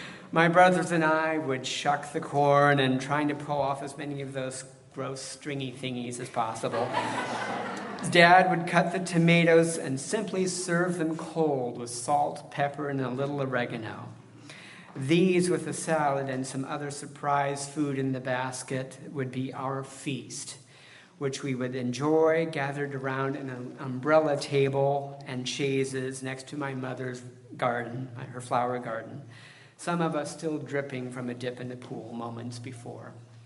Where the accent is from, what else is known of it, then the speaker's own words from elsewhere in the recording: South Bend, Indiana, United States; So I grew up in a beautiful old Victorian farmhouse in South Bend, my hometown.